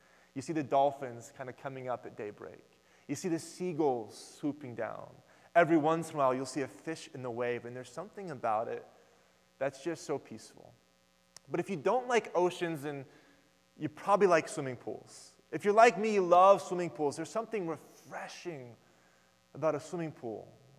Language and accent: English; Oklahoma, United States; Now, I'm from Oklahoma, which is in between Los Angeles, and it's in between New York City. And when you're from farmlands, when you grow up on a farm and you're from the rural towns